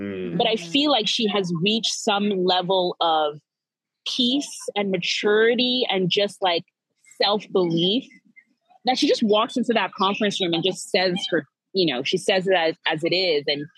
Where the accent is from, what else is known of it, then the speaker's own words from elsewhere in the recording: New York, United States; I'm from the East Coast. I'm from New York. So I do think the Californians were going a bit overboard.